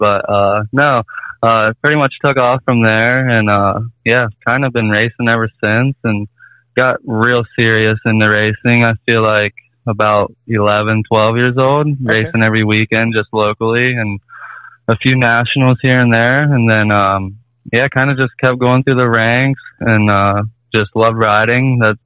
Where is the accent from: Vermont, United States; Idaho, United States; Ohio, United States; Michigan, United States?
Ohio, United States; I grew up here in Ohio, like southeast Ohio, more southern.